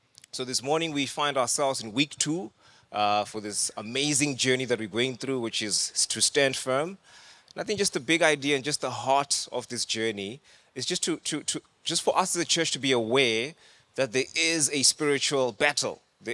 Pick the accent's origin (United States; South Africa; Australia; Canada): South Africa; Thohoyandou, Limpopo; born there; So I was born in Thohoyandou, means elephant head. That's where I was born. It's in Limpopo.